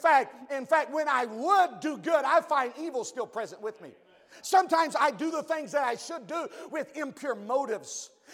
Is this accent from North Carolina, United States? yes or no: yes; Mount Olive, North Carolina, United States; just a little peon growing up in Mount Olive, North Carolina